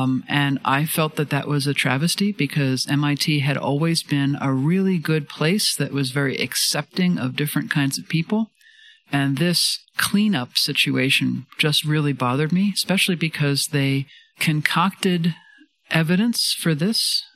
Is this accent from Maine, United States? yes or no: no; New York City, New York, United States; born there; I was born in New York City to a father who was a mathematician and an athlete